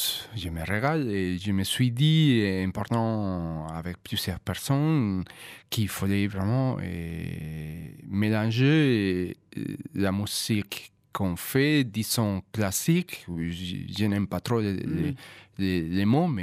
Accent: Valencia, Valencian Community, Spain; French is a second language; Parce que, aussi chez moi, en Espagne, à Valencia

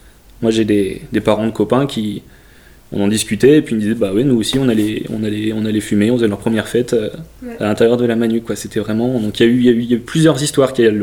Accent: Saint-Bonnet-près-Riom, Auvergne-Rhône-Alpes, France; j'ai quitté l'Auvergne pour aller faire mes études un peu plus loin l'année dernière. Pendant 4 ans, j'étais à Moulins et là je suis revenu ici, aux alentours à Saint-Bonnet-près-Rayon où j'ai grandi.

